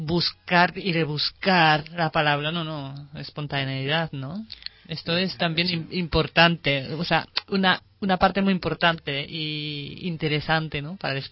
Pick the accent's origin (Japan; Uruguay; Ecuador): Japan; first language Japanese; Spanish is a second language; Yo soy japonesa de la lengua materna, entonces claro, mi idioma en catalán o castellano no, no es de bueno de nacimiento, digamos, nativo.